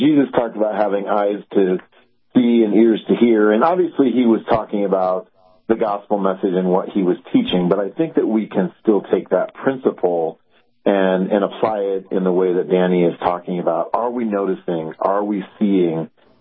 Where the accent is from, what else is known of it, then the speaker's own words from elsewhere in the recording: Iowa, United States; now in Colorado Springs, United States; And I grew up in Iowa in a little town of 7,000 people. And I live in Colorado Springs, which is a medium-sized city.